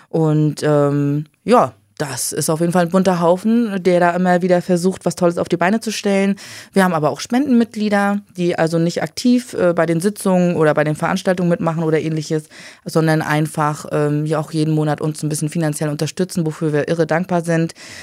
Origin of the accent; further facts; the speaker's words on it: Rostock, Mecklenburg-Vorpommern, Germany; also born or lived in Berlin; Und nachdem ich aus Berlin wieder zurück nach Rostock in meine Heimat gekommen bin, im Oktober 2020 habe ich dann hier mein Studium begonnen